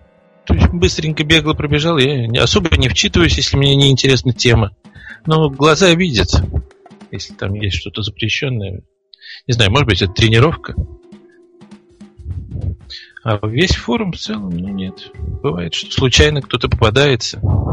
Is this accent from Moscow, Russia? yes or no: no; Saint Petersburg, Russia; Ну, я из России, поэтому все российские команды это мои. И я из Санкт-Петербурга